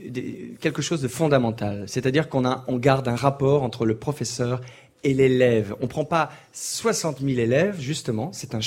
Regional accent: Cherbourg, Normandy, France; born there; Je suis né à Cherbourg, effectivement.

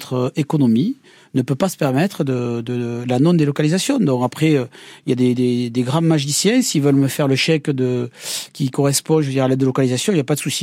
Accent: Lourdes, Occitanie, France; Je suis de Lourdes

